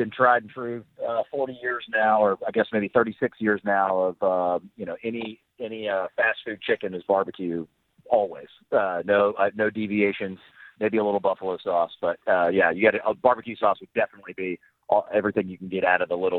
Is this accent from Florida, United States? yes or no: yes; Perdido Key, Florida, United States; I mean, I grew up in Perdido Key.